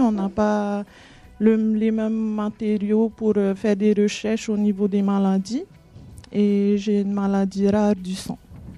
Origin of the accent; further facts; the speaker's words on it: French Polynesia; moved away as an adult; now in France; Alors, j'ai vécu depuis ma naissance. Je suis née en Polynésie. Et ça fait bientôt 6 ans que je suis ici en France.